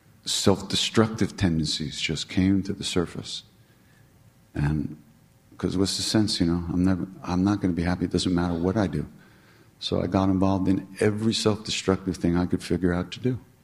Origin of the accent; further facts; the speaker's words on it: New York, United States; I'm from New York.